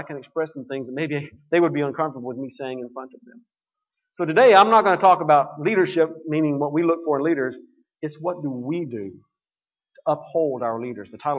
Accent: California, United States; I am recently from California. That's where we call home, or we did for a long time.

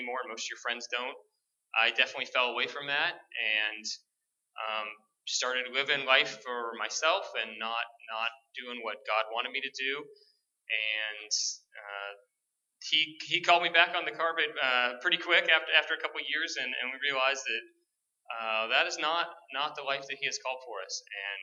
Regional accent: Federal Way, Washington, United States; I was born and raised here in Federal Way, a proud TJ Raider like this guy over here and Sean Slattery and maybe some others of you.

